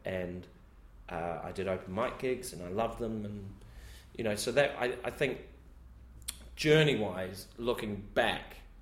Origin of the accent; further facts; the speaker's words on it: New Zealand; I'm phoning the Comedy Store going, I'm a comic from New Zealand.